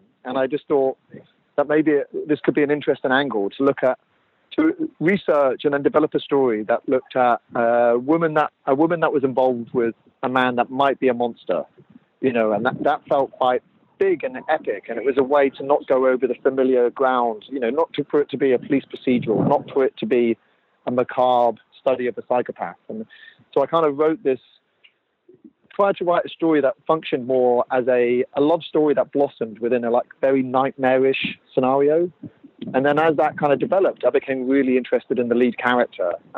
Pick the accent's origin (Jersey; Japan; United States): Jersey; But even when I was growing up in Jersey in the 80s, he was still a kind of specter that haunted the island.